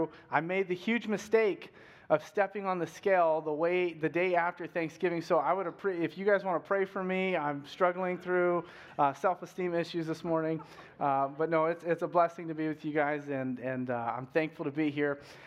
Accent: Bakersfield, California, United States; moved away; We just moved from Bakersfield 3 months ago. And so whenever we tell people we're from Bakersfield, we then follow it up and tell them that we've heard all the jokes.

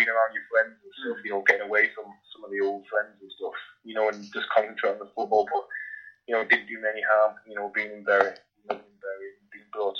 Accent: Blackpool, North West England, United Kingdom; but growing up in Blackpool, I was there for 3 years. It was quite fun, you know what I mean?

